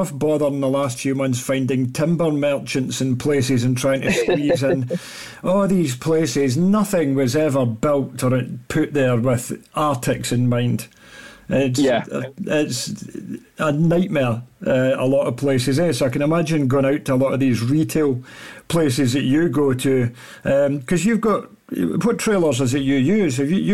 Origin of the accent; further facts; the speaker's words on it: Northern Ireland, United Kingdom; You've got a Scotsman and a Northern Irishman talking. Well, technically I'm Irish anyway. I've only got my Irish passport now. My British one's expired, so.